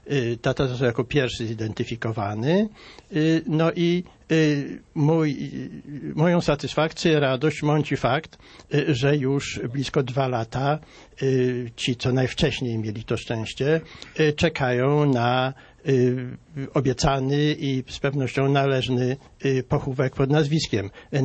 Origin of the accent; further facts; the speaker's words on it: Warsaw, Masovian Voivodeship, Poland; No ja jestem niemalże tubylcem, ponieważ wychowałem się na Sadybie.